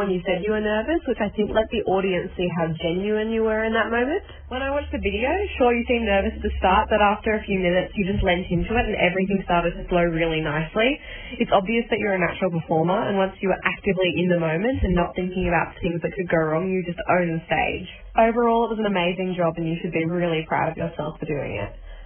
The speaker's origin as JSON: {"language": "English", "town": "Sydney", "region": "New South Wales", "country": "Australia", "said": "and I'm from Sydney."}